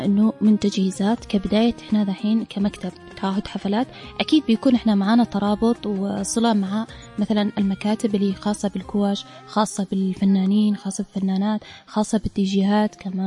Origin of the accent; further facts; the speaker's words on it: Sanaa, Amanat Al Asimah, Yemen; born there; معكم متعهدة الحفلات … ، من مواليد تعز، الأصل تعز، من مواليد صنعاء